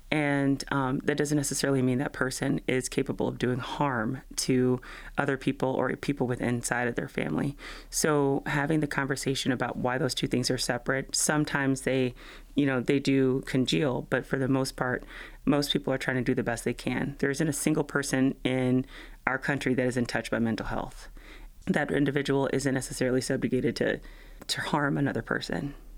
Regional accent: the South, United States; my family is a family of hunters. We're from the South.

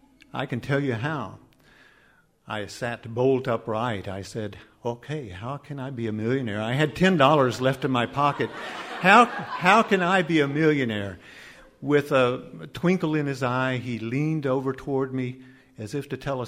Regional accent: Texas, United States; He had been fascinated that I was from Texas, so he said, "Again, you're from Texas." I said, "Yes."

